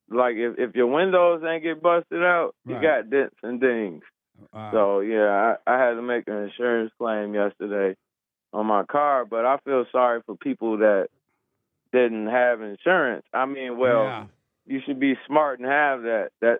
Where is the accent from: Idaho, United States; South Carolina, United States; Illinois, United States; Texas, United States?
Illinois, United States; Kankakee; I'm from Kankakee, and we just had that big tornado touchdown out here.